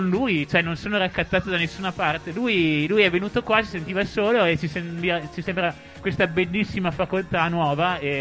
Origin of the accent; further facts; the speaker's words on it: Trento, Trentino-Alto Adige, Italy; Io sono di Trento, Trento...